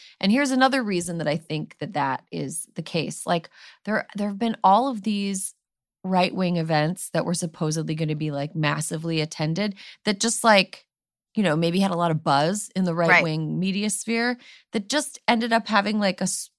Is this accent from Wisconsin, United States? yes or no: yes; Wisconsin, United States; My home state of Wisconsin, Planned Parenthood is not scheduling abortions after June 25th.